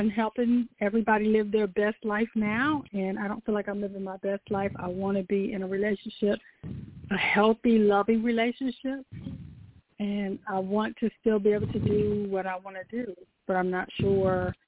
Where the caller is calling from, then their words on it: North Carolina, United States; From North Carolina.